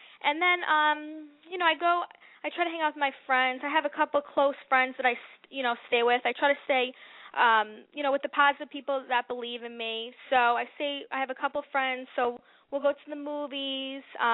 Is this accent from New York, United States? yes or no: yes; New York, United States; Well, I'm from Westchester, New York.